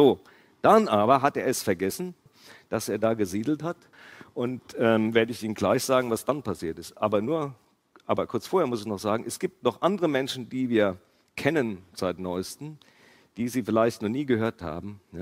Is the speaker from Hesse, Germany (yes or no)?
no; Stuttgart, Baden-Württemberg, Germany; born there; ich habe ja gesagt, ich bin in Stuttgart geboren, deswegen darf ich das, was ich sage, sagen.